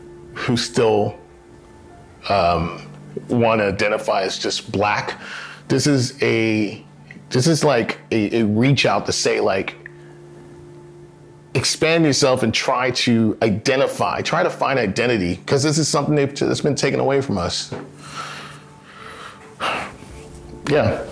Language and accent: English; Houston, Texas, United States; born there; also born or lived in Liberia; I was born here in America, in Houston, but I lived overseas in my parents' home country of Liberia, West Africa